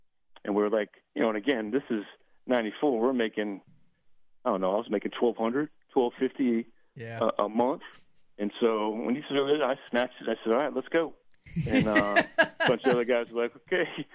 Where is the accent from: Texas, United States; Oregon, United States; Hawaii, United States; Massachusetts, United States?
Massachusetts, United States; Boston; because I grew up in Boston, so I was a huge Celtics fan.